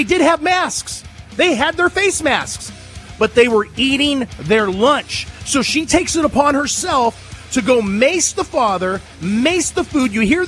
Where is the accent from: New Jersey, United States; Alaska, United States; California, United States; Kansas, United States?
California, United States; San Diego; I know the dog park. I'm from San Diego.